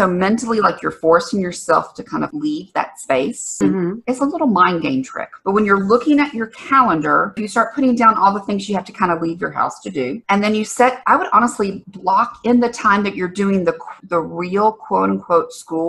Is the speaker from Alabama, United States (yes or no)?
yes; Alabama, United States; accent: southern; Devin comes from Alabama and very close to my hometown, so my southern accent's really strong today.